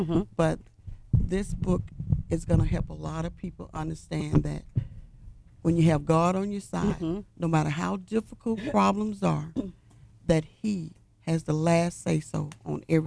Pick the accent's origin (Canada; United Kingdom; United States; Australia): United States; Monroe, Louisiana; There was a young man in my hometown of Monroe, Louisiana